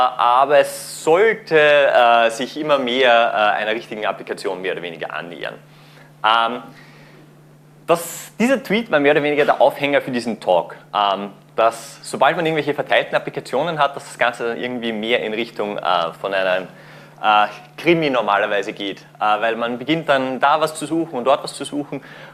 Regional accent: Austria; Hallo von mir … Wie man schon hört, ich bin aus Österreich.

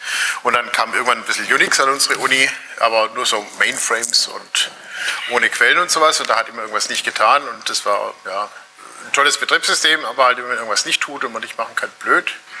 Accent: Tübingen, Baden-Württemberg, Germany; bei uns in Tübingen gab es 3 Gymnasien

